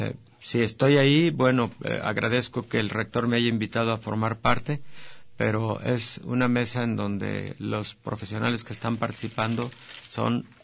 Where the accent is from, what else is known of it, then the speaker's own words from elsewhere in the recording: Mexico; Somos los mexicanos muy creativos a hacer un tipo cubrebocas.